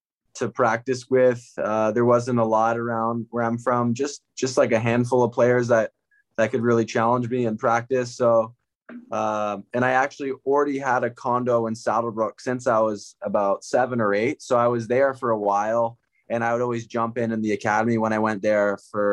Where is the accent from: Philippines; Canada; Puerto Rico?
Canada; now in United States; I'm Canadian. I've been living in Florida, so I've gotten soft.